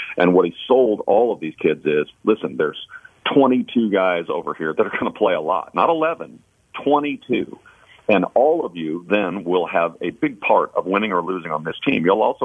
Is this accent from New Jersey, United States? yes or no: no; Kansas City, Missouri, United States; I can't believe I just said that because I'm from Kansas City and I believe in jinxes.